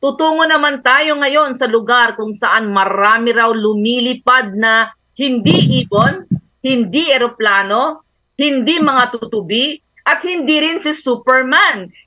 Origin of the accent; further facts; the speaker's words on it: Ilocos Region, Philippines; ng UP Aliguyon Folklorists Incorporated, Tubong Pangasinan.